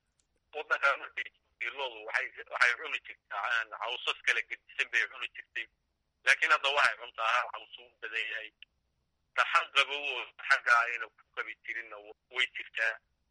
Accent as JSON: {"language": "Somali", "town": "Birqod", "region": "Somali Region", "country": "Ethiopia", "lives_now": "Harooreys, Ethiopia", "said": "waxaan ka imid gobolka jarar dhaxaan degmada birqod."}